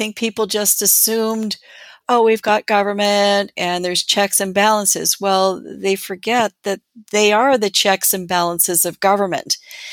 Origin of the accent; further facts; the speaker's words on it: Canada; I come from Canada and we have voter ID.